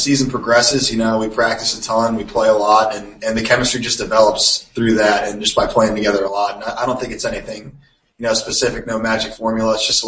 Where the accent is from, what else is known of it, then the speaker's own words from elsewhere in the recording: Massachusetts, United States; number two, I'm a senior midfielder from Western Massachusetts, and I went